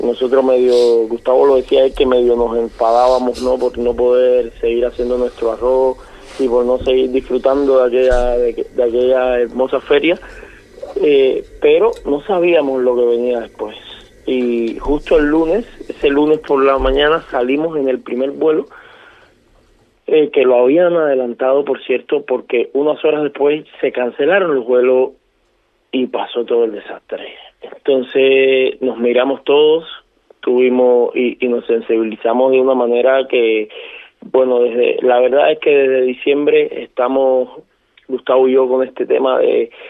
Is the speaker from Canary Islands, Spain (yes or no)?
yes; Canary Islands, Spain; Somos de Fuerteventura y eso es algo que hace falta entender